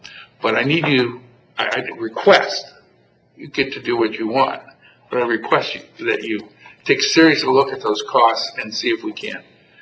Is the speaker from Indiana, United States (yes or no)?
no; Boardman, Ohio, United States; I grew up in Boardman, Ohio, as I think you know.